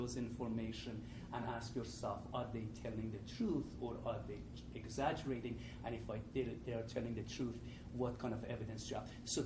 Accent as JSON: {"language": "English", "country": "Iran", "lives_now": "Boulder, United States", "said": "because I'm originally from Iran."}